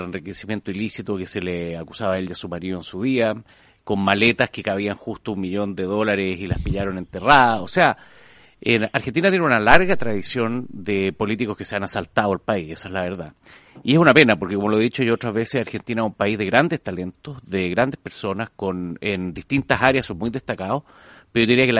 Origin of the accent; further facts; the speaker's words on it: Spain; born there; Nací en España, así que tengo un nexo también sentimental.